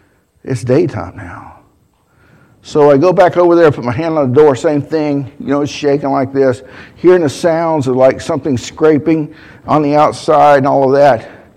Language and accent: English; Virginia, United States; What's really funny about that is that I'm originally from Virginia, okay?